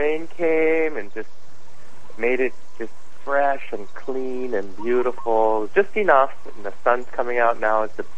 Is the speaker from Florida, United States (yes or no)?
no; Hawaii, United States; I was raised on Oahu, but my aunt and uncle had a beautiful property there.